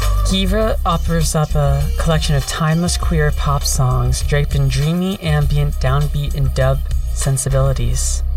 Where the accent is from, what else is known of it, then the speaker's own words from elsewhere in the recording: Orlando, Florida, United States; This show is technically dedicated to the Epcot ride back in my hometown, Orlando, Florida, Spaceship Earth